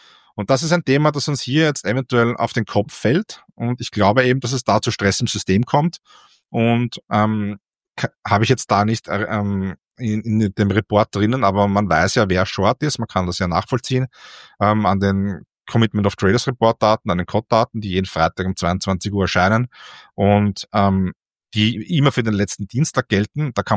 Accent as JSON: {"language": "German", "country": "Austria", "said": "Bei uns in Österreich"}